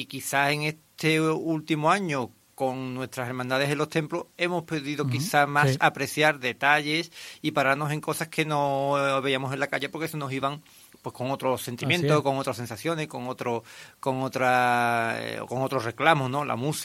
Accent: Osuna, Andalusia, Spain; Efectivamente, y porque creo que toda la gente que somos de Osuna somos devotos de él

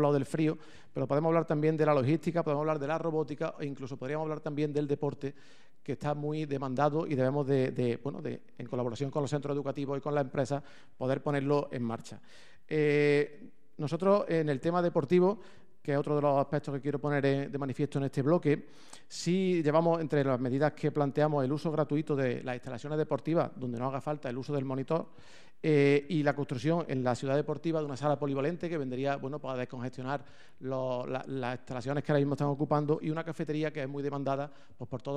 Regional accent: Spain; ni se me olvida que somos españoles y que tenemos una inflación

